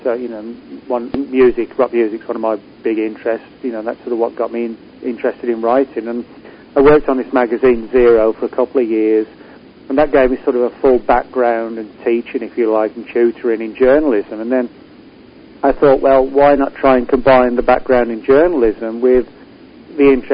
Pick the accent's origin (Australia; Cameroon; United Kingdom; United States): United Kingdom; West Midlands; But no, I'm English. But I was born in England, grew up in central England, about 20 miles from a city called Birmingham. Birmingham's about 120 miles north of London. I was about 20 miles north of Birmingham.